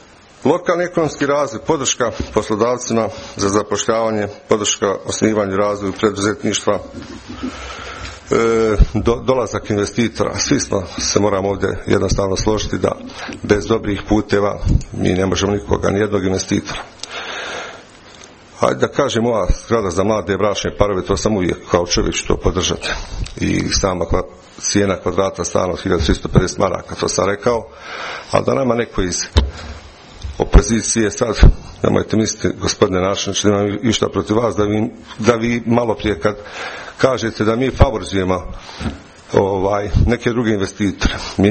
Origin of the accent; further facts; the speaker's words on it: Alađa, Bosnia & Herzegovina; odrastao sam u Alađi, odnosno sadašnjem Dušanovu